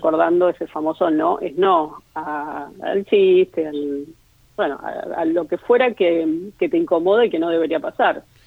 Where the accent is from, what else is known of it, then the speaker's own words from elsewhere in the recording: Santa Fe, Argentina; Así es, soy santafesina.